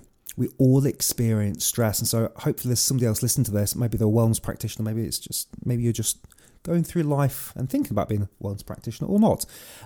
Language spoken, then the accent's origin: English; England, United Kingdom; I'm British lad, so I live in the middle of England